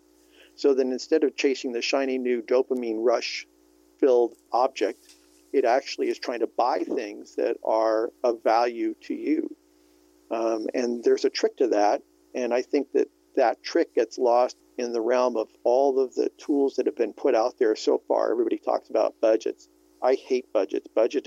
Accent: California, United States; also born or lived in Vermont; Born and raised in California. I did go back east to college at Middlebury College in Vermont, but found my way back to California pretty darn quick.

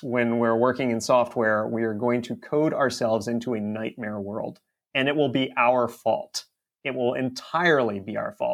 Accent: Baltimore, Maryland, United States; I'm originally from Baltimore, so I flew to the other side of the country, didn't know a single person out here

